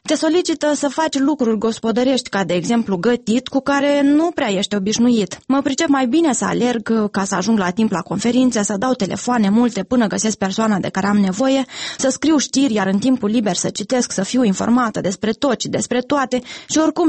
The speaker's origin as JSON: {"language": "Romanian", "town": "Ispăreni", "country": "Moldova", "said": "Aflând că sunt din Ispăreni"}